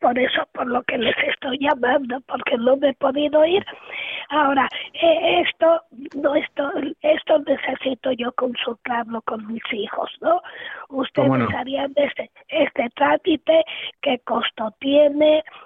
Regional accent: Mexico; estoy aquí en Estados Unidos, vengo de México.

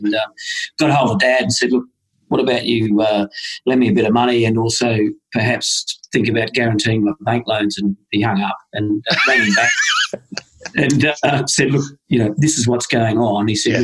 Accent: Queensland, Australia; So I grew up in Western Queensland on a sheep and cattle station

